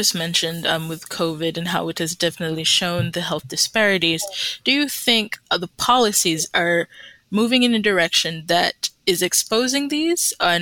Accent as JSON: {"language": "English", "country": "Uganda", "moved": "yes", "said": "I would definitely say that I'm an immigrant. I'm from Uganda, you know"}